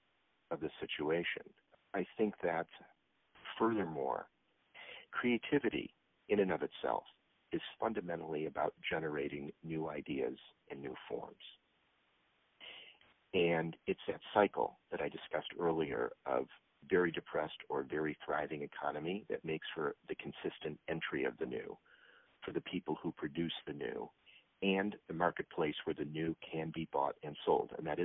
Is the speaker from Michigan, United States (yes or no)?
yes; Detroit, Michigan, United States; And listen, I'm from Detroit, so this is not me talking badly about my city.